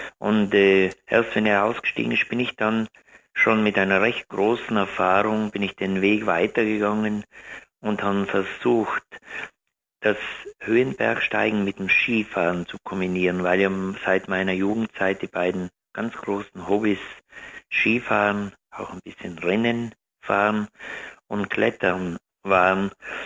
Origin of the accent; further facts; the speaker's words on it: South Tyrol, Italy; Dann war ich den ganzen Sommer hauptsächlich in meiner Heimat in Südtirol unterwegs, in den Dolomiten.